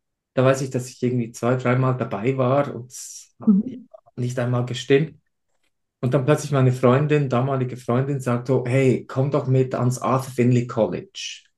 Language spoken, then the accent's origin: German; Switzerland; accent: Swiss; wahrscheinlich auch meinen Schweizer Akzent, da ich Schweizer bin ursprünglich.